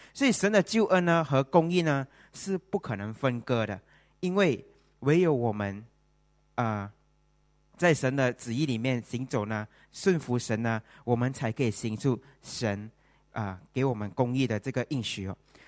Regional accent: Malaysia; now in Singapore; 因为我是马来西亚人，我是在这里得了永久居民。

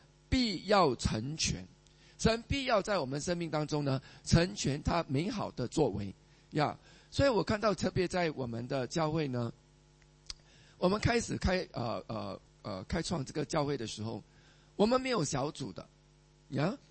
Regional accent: Singapore; 所以对我们新加坡人来讲呢，其实我们很难想象啊

